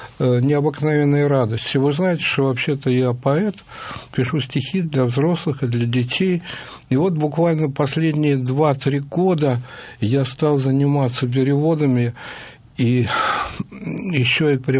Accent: Russia; accent: Russian; Я очень прошу прощения у украиноязычных слушателей, если таковые есть, за свой ужасный москальский акцент.

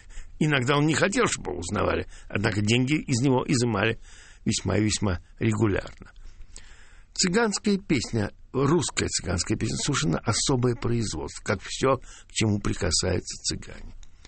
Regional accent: Tbilisi, Georgia; как тбилисский армянин я родился в доме купца Милова

